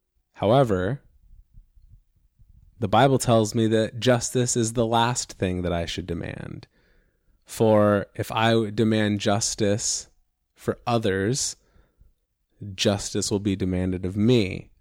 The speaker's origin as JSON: {"language": "English", "country": "United States", "said": "I believe it is my duty as an American, as a Christian, as a human"}